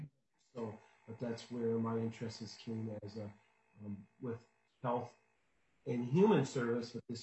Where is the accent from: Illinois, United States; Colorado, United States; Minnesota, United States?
Minnesota, United States; Browns Valley; from Browns Valley, Minnesota, which is border South Dakota.